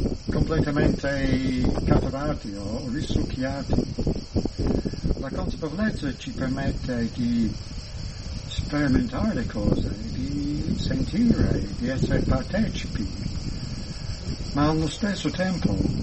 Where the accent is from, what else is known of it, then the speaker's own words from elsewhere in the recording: United Kingdom; Italian is a second language; sono inglese o anche italiano adesso